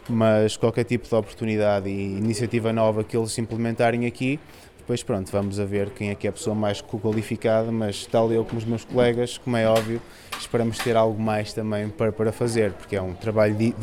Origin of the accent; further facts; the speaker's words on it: Vila do Conde, Norte, Portugal; Eu não sou do Porto, sou de Vila do Conde